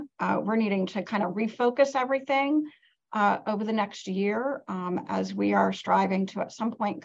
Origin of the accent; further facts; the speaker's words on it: Keene, New Hampshire, United States; We're from Keene, New Hampshire.